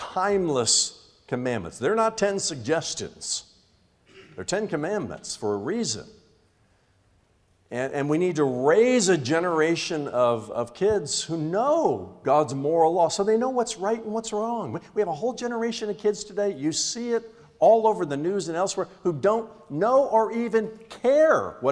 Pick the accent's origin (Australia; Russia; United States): United States; Indiana; I remember when I was growing up in Indiana, some of my best memories are of holidays and family vacations I spent with extended family.